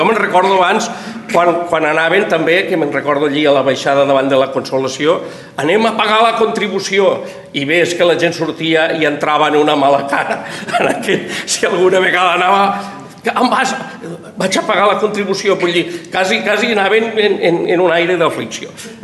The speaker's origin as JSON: {"language": "Catalan", "town": "Tortosa", "region": "Catalonia", "country": "Spain", "said": "perquè, claro, venim de Tortosa, no podíem"}